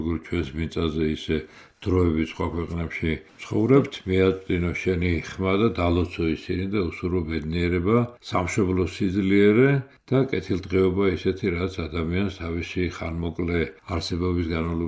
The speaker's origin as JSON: {"language": "Georgian", "town": "Ananauri", "region": "Kakheti", "country": "Georgia", "tie": "born there", "said": "მე დავიბადე ლაგოდეხის რაიონში სოფელ ანანაურში, აფენისა და ლელიანის შუა ეს სოფელი"}